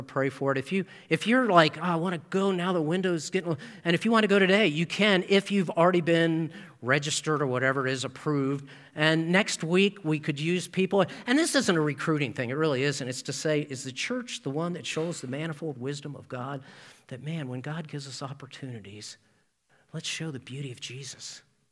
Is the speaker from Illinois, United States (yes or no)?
no; Baltimore, Maryland, United States; now in Indianapolis, United States; I've told you before, I grew up in Baltimore, so I'm a true Colts fan.